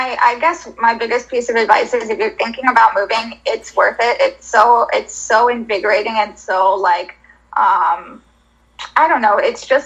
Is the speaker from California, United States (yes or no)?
no; Florida, United States; now in Philadelphia, United States; I'm originally from Florida.